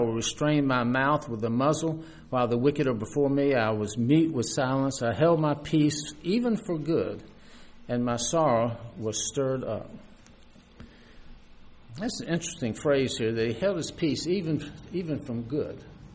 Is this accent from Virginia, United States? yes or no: yes; Newport News, Virginia, United States; Hampton, Virginia is basically my home. I was born and reared in Newport News, Virginia, Newport News and Hampton.